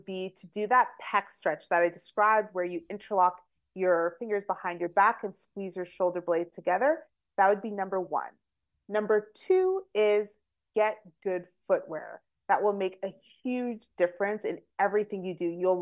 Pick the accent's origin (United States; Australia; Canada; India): Canada; Calgary, Alberta; I'm originally from Calgary.